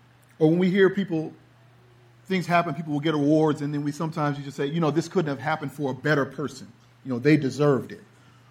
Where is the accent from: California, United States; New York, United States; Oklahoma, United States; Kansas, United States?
California, United States; also born or lived in Florida; I grew up in California in the Bay Area, moved to Florida, was going to school there and was working